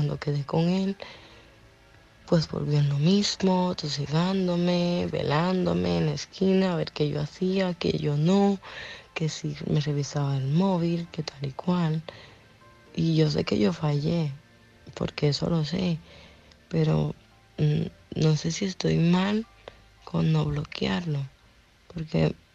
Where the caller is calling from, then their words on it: Zaragoza, Aragon, Spain; soy de Zaragoza